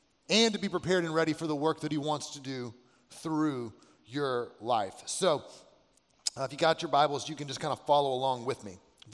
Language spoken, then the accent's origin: English; Alabama, United States; I'm from Alabama. We didn't have Walmart back then. We had Kmart.